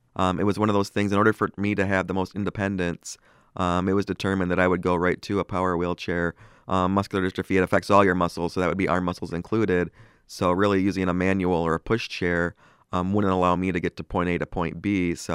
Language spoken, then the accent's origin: English; Traverse City, Michigan, United States; especially growing up in Traverse City where the winters are long times and quite harsh at times.